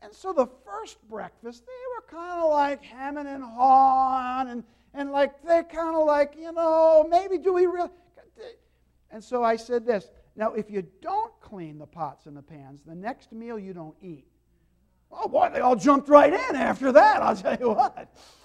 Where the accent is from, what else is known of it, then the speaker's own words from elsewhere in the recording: New Jersey, United States; My wife and I, who you know is from North Adams, I'm from New Jersey, fell in love, wanted to get married